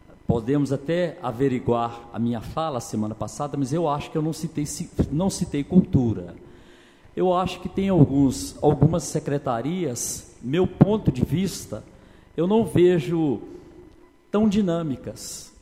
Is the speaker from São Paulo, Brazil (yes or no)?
no; Itabirito, Minas Gerais, Brazil; born there; uma medida preocupada com o município onde eu nasci, que é Itabirito.